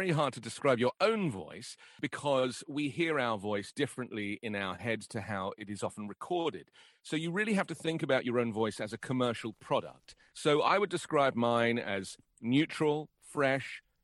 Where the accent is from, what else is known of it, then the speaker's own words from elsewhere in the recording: London, United Kingdom; born there; I was born in London.